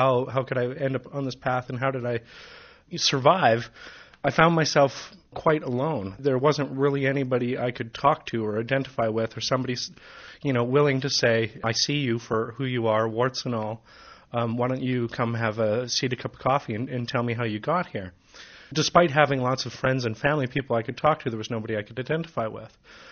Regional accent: Manitoba, Canada; grown up Christian in a very, you know, strict Dutch Calvinist kind of fashion because half my family is Dutch. I grew up in Manitoba.

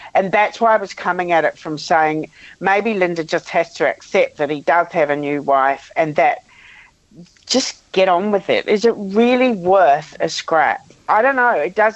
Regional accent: New Zealand; I come from Aotearoa, New Zealand. And while I'm not Māori, and I'm very much a Pākehā

